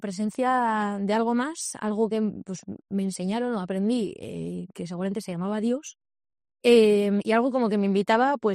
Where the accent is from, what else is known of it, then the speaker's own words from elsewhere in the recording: San Sebastián, Basque Country, Spain; yo soy una chica de Donosti que viene de una familia pues católica, como la mayoría allá por los años 90.